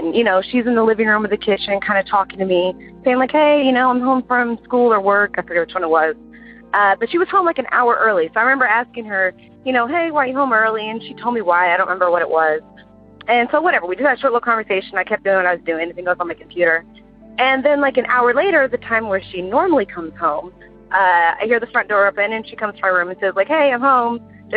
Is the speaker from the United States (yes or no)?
yes; Houston, Texas, United States; I'm from Houston, Texas.